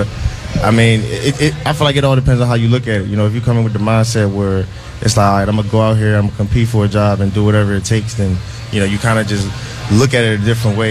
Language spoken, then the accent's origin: English; New York, United States; born there; I was born in New York, so I grew up a Giants fan.